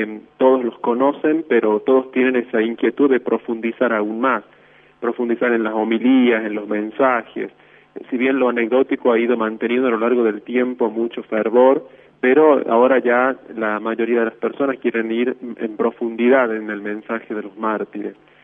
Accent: La Rioja, Argentina; Sí, soy riojano, sí.

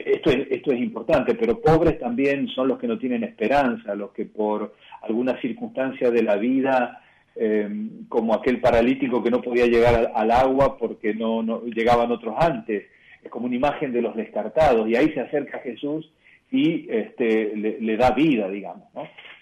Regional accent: San Francisco, Córdoba, Argentina; also born or lived in Mendoza; yo soy sanfranciscano, ¿no? Pero soy sanfranciscano como soy mendocino, como soy cordobés y soy argentino, digamos.

